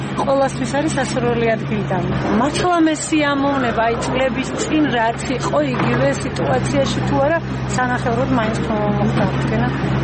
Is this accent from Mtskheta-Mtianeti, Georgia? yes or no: no; Zugdidi, Samegrelo-Zemo Svaneti, Georgia; მე ჩემი ბავშვობა გამიტარებია ამ ბაღში. მე მახსოვს, რომ აქ ფარშავანგები დადიოდნენ, ძალიან მოწესრიგებული იყო ყველაფერი.